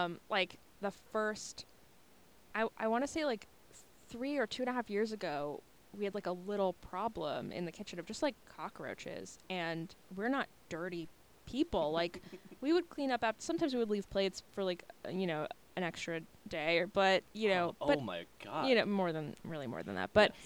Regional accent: New York City, New York, United States; So I grew up in New York, and in New York City, there's this bug that doesn't exist outside of New York

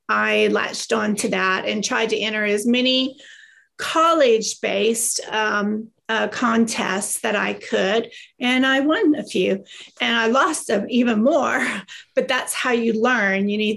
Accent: Texas, United States; also born or lived in Tulsa, Oklahoma; So I was born in Tulsa, Oklahoma, but as the saying goes, we got to Texas as fast as we could.

